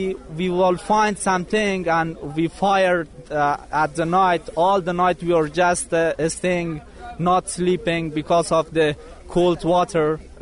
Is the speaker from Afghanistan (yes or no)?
yes; Kunar, Afghanistan; We live in Kabul and we are from Konar province. We live in Kabul.